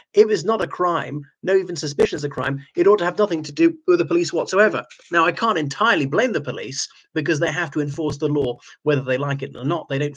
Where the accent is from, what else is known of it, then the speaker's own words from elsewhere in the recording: Ireland; from Ireland.